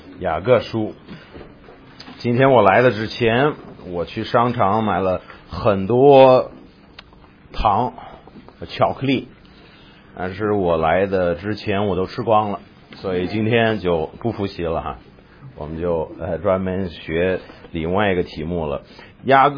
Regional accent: Tennessee, United States; 上完这个我要回我老家，在田纳西那边要开始学这个工程师的这个专业

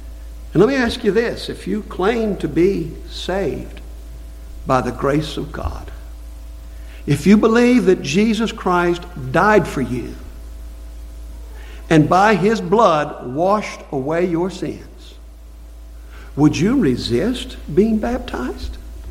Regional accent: Southeast, United States; Now, I come from the Southeast that's just full of Baptists.

